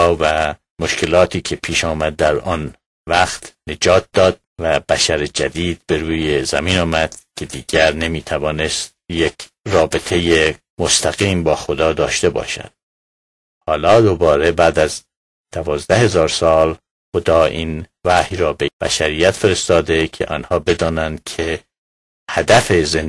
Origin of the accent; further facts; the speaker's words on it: Iran; moved away as an adult; now in United States; من از ایران به آمریکا آمدم که درسم را تمام کنم